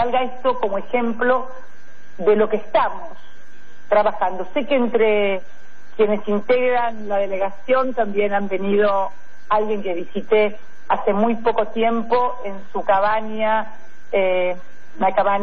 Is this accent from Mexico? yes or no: no; Argentina; comparado con los escasos 40 millones que somos los argentinos